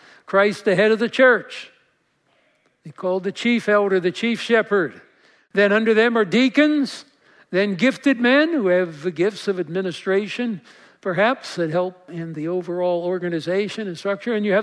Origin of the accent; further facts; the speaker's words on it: New Jersey, United States; And I didn't want them to give me the boot when I moved here all the way from New Jersey.